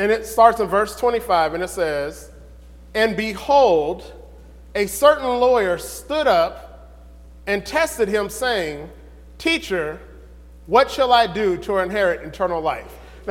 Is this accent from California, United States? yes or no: yes; California, United States; I grew up in California, and like I said, I have a past